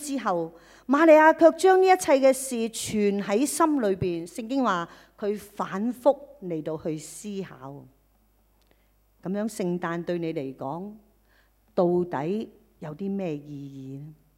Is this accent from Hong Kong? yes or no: yes; Hong Kong; 今天我们香港人需要的正正就是满有盼望这个的生命